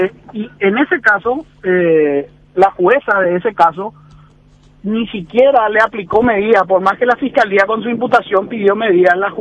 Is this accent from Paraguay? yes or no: yes; Paraguay; Nosotros, por ejemplo, como paraguayos